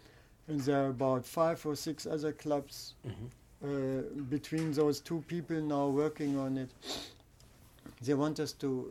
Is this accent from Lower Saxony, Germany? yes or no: yes; Göttingen, Lower Saxony, Germany; English is a second language; now in Berlin, Germany; I'm living now in Berlin also, you know. I'm still in Göttingen, that's my hometown.